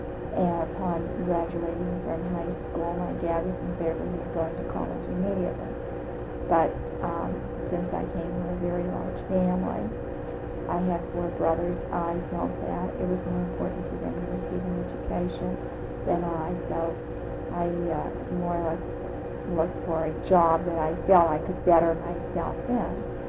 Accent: Youngstown, Ohio, United States; I was born and raised in Youngstown. I attended a school that no longer exists, Connelly.

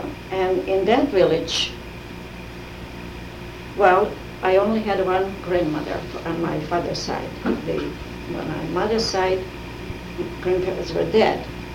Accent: Farrell, Pennsylvania, United States; born there; Well, I was born in Farrell, Pennsylvania.

